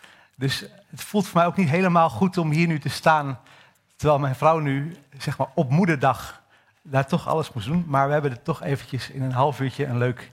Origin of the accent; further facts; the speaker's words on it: Hattem, Gelderland, Netherlands; Ik kom namelijk uit deze regio. Ietsje noordelijker, Heerden. Ik ben opgegroeid in Hattem. Dus voor mij voelt het altijd als thuiskomen. Dit is toch de plek waar de mensen een beetje hetzelfde praten zoals ik praat.